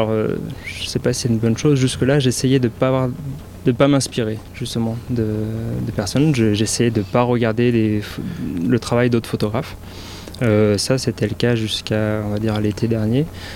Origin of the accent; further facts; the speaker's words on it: Auvergne-Rhône-Alpes, France; sinon je suis originaire du Rhône